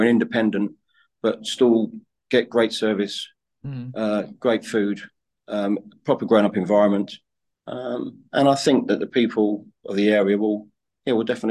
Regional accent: Luton, East of England, United Kingdom; also born or lived in Australia / Shanghai / London; now in Woking, United Kingdom; And I grew up just outside Luton, and went to catering college there, chef school.

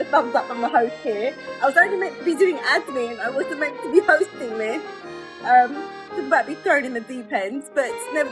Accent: London, United Kingdom; accent: North London; I live in London. I am a Londoner, born and bred. So sorry about the accent. I'm from North London, so we have quite an unusual accent, I would say.

